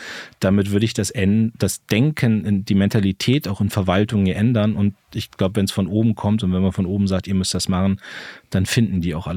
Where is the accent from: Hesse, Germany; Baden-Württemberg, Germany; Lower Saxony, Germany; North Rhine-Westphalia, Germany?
Lower Saxony, Germany; ich komme aus der Lüneburger Heide